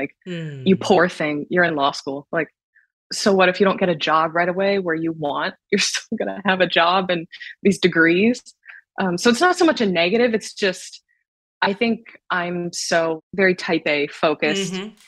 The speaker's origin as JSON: {"language": "English", "region": "Midwest", "country": "United States", "tie": "born or raised there", "said": "I love the Midwest. I loved growing up in the Midwest."}